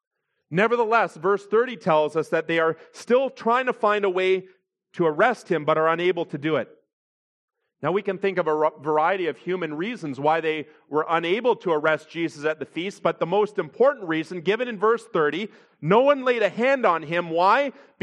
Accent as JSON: {"language": "English", "country": "Canada", "said": "Now, I'm a Canadian"}